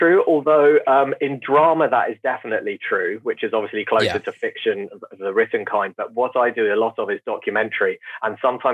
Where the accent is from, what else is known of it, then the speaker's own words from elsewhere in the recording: United Kingdom; I'm very British in that sense, in some ways.